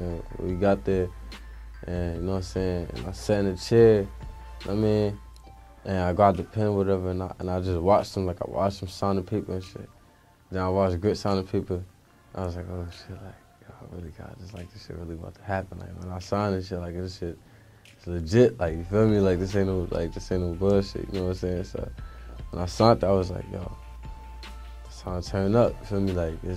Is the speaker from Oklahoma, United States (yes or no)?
no; Paterson, New Jersey, United States; I'm from Paterson, New Jersey.